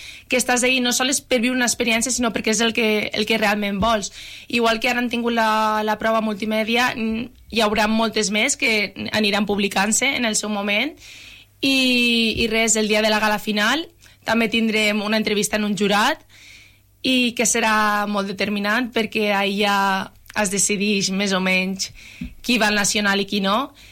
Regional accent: Benissa, Valencian Community, Spain; estic recolzada per el meu poble de Benissa.

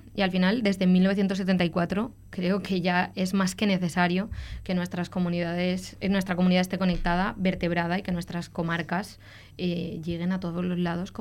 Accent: Calpe, Valencian Community, Spain; porque pues, soy de Calpe y al final el vínculo a la tierra siempre tira

